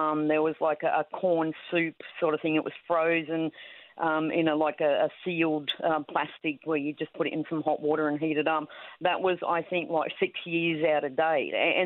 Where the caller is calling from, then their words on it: Albury, New South Wales, Australia; I'm calling from Albury in New South Wales.